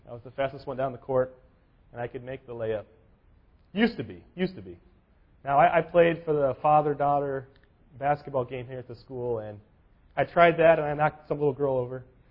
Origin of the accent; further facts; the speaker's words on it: California, United States; Now, I grew up in California. It was always warm outside.